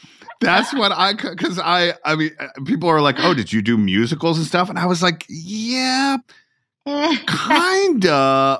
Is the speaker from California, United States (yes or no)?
no; Atlanta, Georgia, United States; I grew up in Atlanta.